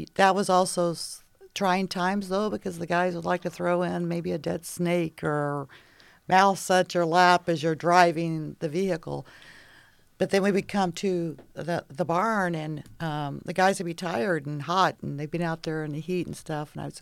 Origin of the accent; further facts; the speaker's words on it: Missouri, United States; now in Toledo, United States; I'm originally from Missouri, a little farm girl that born and raised on the farm